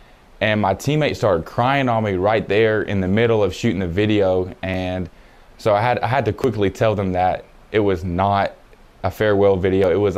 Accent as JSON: {"language": "English", "region": "Tennessee", "country": "United States", "tie": "born or raised there", "said": "playing for my home university, my home state, Coach Barnes and his staff, the players we have coming in, the players we have returning, Knoxville, the fans."}